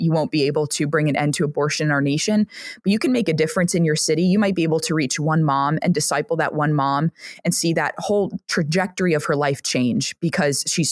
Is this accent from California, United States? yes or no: no; New York City, New York, United States; And I was born in New York City, actually. I grew up in Manhattan.